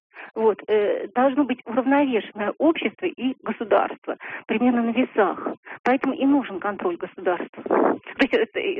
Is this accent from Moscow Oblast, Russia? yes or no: yes; Moscow Oblast, Russia; из Подмосковья.